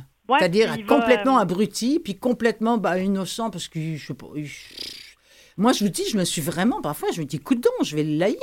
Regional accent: Normandy, France; moi je suis normande d'origine et il y en a absolument partout en Normandie.

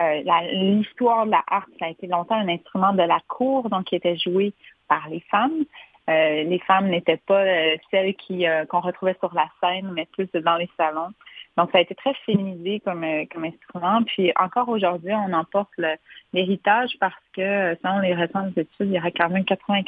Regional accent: Trois-Rivières, Quebec, Canada; On était abonnés à l'Orchestre symphonique de ma ville natale, Trois-Rivières.

